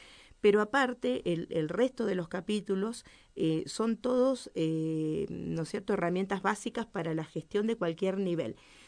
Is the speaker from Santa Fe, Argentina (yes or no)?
yes; Santa Fe, Argentina; soy de Santa Fe, pero hace tanto tiempo que, bueno, ya me considero rionegrina